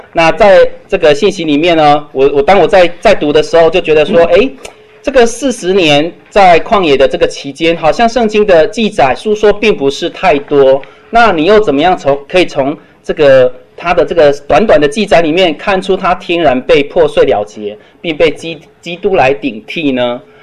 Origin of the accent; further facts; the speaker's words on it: Tainan, Taiwan; 人家是说台南是一个很传统的城市，应该我们台南人比较传统才对啊。